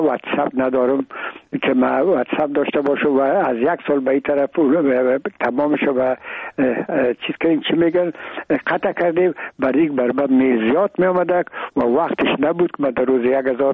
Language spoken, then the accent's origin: Persian; Afghanistan; من و بسیاریشان در این افغانستان تولد نشدن، در یک ممول کشور دیگه بودن و میگم ما افغان هستیم